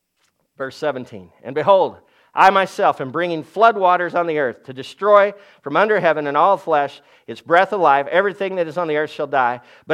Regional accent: Laverne, United States; I know that's not right English, but I'm from Laverne. Laverne, come on, yes.

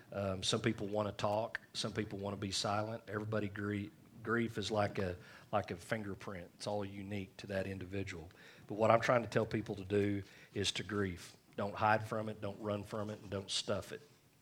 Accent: United States; A lot of reasons, but two of them are I'm an American and I'm a male.

